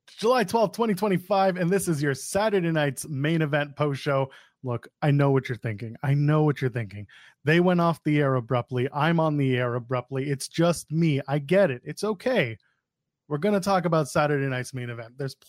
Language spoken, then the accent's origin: English; Canada; Yes, I'm Canadian.